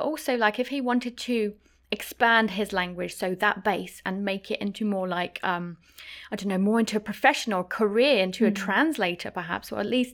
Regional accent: London, United Kingdom; I grew up in East London. So I used to speak very differently many years ago.

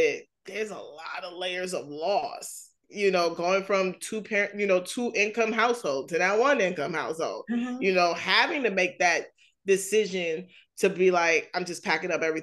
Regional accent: New York, United States; I'm kind of like, I'm from New York. So it's like, you know, you disrespect me, we have a problem.

